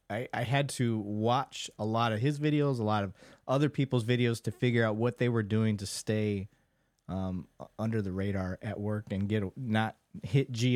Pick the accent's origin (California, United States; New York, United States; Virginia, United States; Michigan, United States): Michigan, United States; Flint; So in Michigan growing up, it would be nothing. And I grew up in Flint.